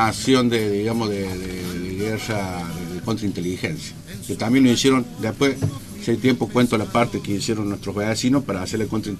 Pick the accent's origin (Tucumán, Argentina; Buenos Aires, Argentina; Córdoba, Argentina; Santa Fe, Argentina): Córdoba, Argentina; para mí yo lo escuché en Córdoba, será porque yo soy cordobés